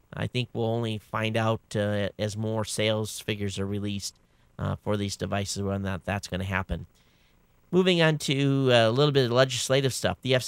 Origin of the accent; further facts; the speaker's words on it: Michigan, United States; if I go back and look at my home state in Michigan, it says that it will